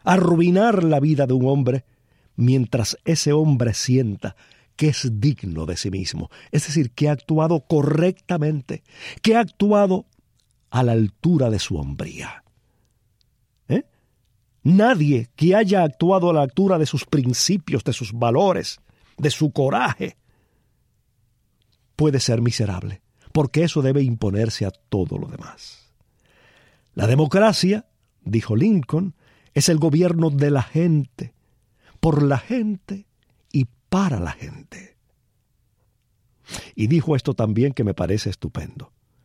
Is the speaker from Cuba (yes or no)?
yes; Cuba; los cubanos deberíamos tener presentes, no solo como cubanos, sino como seres humanos